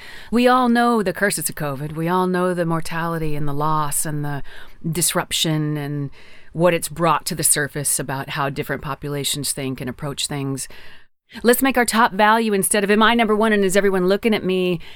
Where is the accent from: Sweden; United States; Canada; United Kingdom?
Canada; Newfoundland and Labrador; born there; This is actually the stone that symbolizes where I was born. It's Labradorite, and I was born in Labrador.